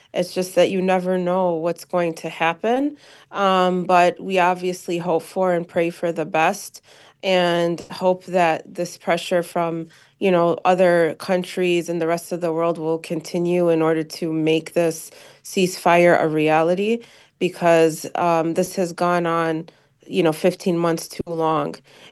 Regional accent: United States; the guilt that I feel as an American here who's been living my life with all of the normal privileges the past 15 months

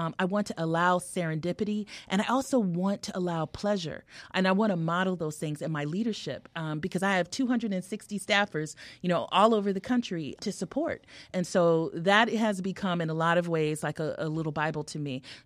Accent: California, United States; because I'm a Californian.

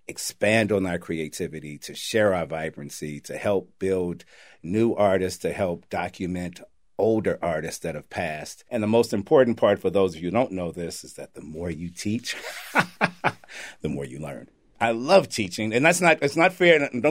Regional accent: Chicago, Illinois, United States; also born or lived in Mississippi; I was born in the South, moved from Mississippi to Chicago as a toddler. My parents were educators here. My father taught at Calumet High School for 30 years. My mother at Phillips High School, lived in the Chatham neighborhood, then moved out to West Pullman.

